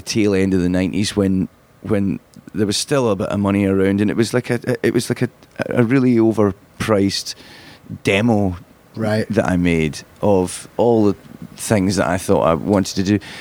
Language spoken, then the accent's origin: English; Glasgow, Scotland, United Kingdom; moved away as an adult; also born or lived in London; I was living in London, so I come from Glasgow, but I moved down to London just at the in 96